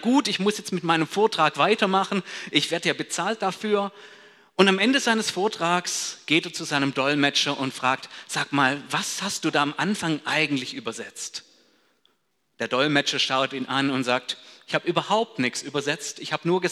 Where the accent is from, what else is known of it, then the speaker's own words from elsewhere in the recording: Baden-Württemberg, Germany; weil Hochdeutsch ist für mich als Schwabe ja absolute Fremdsprache.